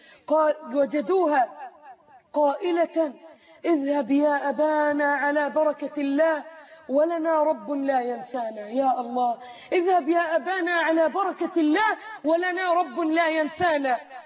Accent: Egypt

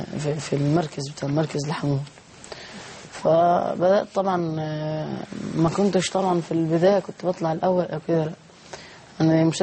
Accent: Kafr El Sheikh Governorate, Egypt; أخش المسابقات عندنا في كفر الشيخ في المحافظة.

